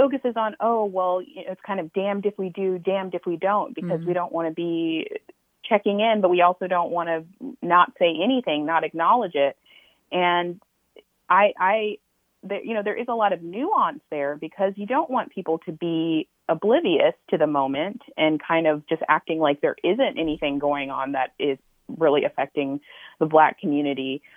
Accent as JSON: {"language": "English", "town": "Silver Spring", "region": "Maryland", "country": "United States", "said": "I'm from Silver Spring."}